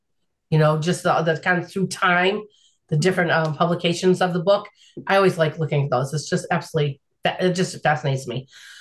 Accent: Pittsfield, Massachusetts, United States; If you were born and raised in Pittsfield, like I have, you know, there's certain names that we all know

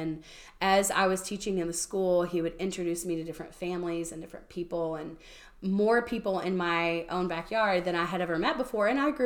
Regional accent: Nashville, Tennessee, United States; That there were things that reminded me of my hometown, which is Nashville, when I was there.

